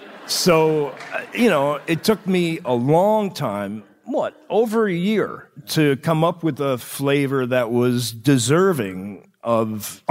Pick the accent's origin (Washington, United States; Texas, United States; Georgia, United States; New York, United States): New York, United States; I grew up on Long Island. My parents would every once in a while drive into New York City